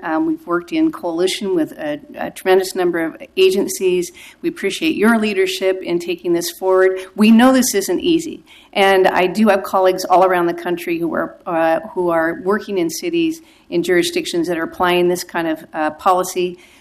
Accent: Portland, Oregon, United States; We've lost a lot of ground in Portland over the last 10 years in my hometown

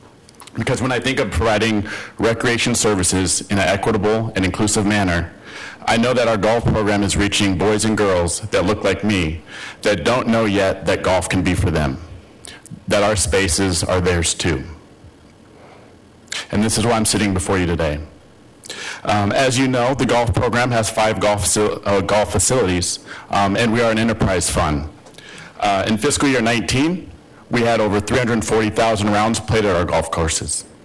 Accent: Portland, Oregon, United States; I grew up on the east side, born and raised in Portland, and I was given access to golf when my dad worked at a golf course as a mechanic.

